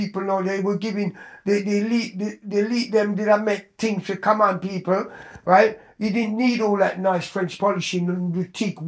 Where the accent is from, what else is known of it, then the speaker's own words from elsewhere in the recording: Croydon, London, United Kingdom; Croydon. Cause I was born in Croydon Hospital, innit?